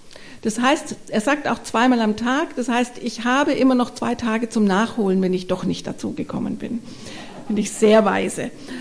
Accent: Swabia, Germany; Jetzt ist aber, bin ich ja auch Schwäbin

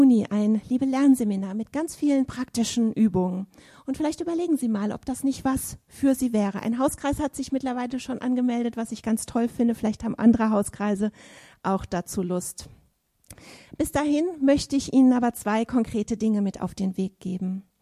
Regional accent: Northern Germany, Germany; Ich komme aus Norddeutschland und da sind die Leute vielleicht alle ein bisschen reservierter oder so.

